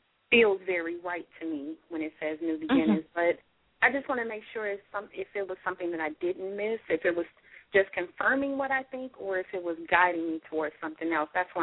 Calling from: Rantoul, Illinois, United States; It's a small town, yes. Rantoul, in the middle of nowhere.

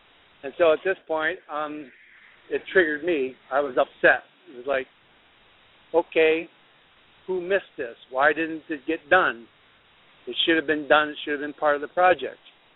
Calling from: New York, United States; from Mythica, New York.

